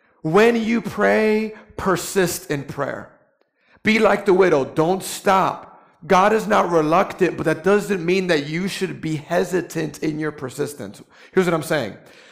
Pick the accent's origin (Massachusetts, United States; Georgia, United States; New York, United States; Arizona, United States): New York, United States; I'm also a New Yorker. I do everything quickly.